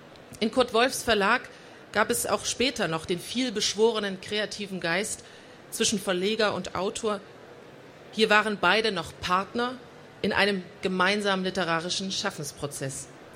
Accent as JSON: {"language": "German", "town": "Leipzig", "region": "Saxony", "country": "Germany", "said": "und ich darf mir als Leipzigerin erlauben"}